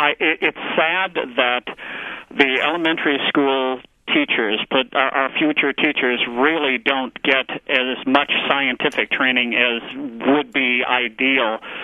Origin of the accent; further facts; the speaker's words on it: Wisconsin, United States; Now, I'm from Sauk County, and we have things like the Youth Environmental Project